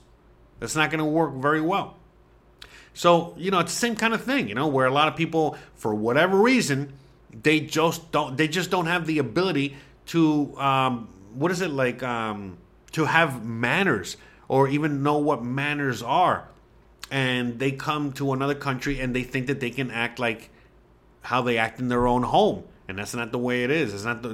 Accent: United States; And I'm sure, again, as an American

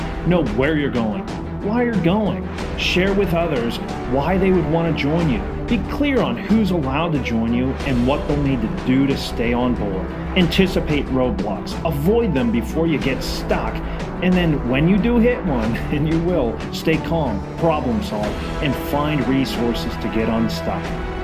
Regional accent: England, United Kingdom; I'm so English.

